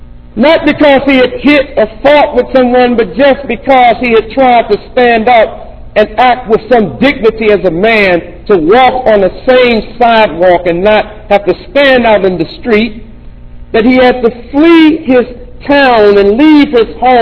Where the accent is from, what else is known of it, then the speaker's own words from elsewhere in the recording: North Carolina, United States; You see, growing up in North Carolina, at the time that I grew up, we had an apartheid system all across the southern states in the United States.